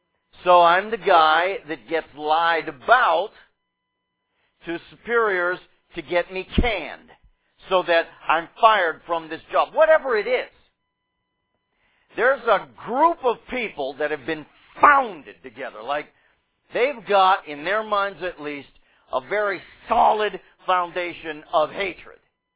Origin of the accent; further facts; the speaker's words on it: United States; If I'm in the United States, I'm very confident because I'm American.